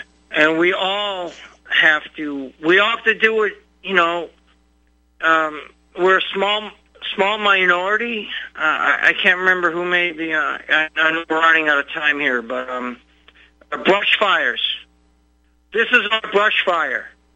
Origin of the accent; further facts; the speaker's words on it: Boston, Massachusetts, United States; And first and foremost, growing up, I'm from Boston. I'm 50 years old, and I went through a lot of things.